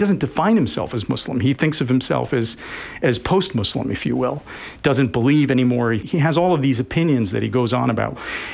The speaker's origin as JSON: {"language": "English", "region": "Wisconsin", "country": "United States", "tie": "born or raised there", "said": "And my feeling growing up in Wisconsin, you know, was, and it, Wisconsin has changed a lot over the years, but I didn't feel excluded."}